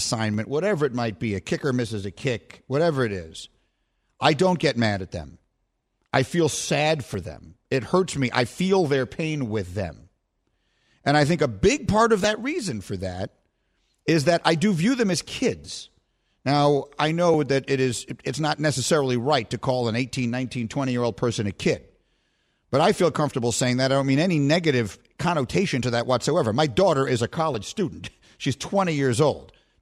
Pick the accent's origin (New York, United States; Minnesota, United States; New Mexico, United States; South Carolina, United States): New York, United States; New York City; I grew up in Greenwich Village, New York, which in the 70s, when I was growing up there, was probably the most heavily gay neighborhood in the United States.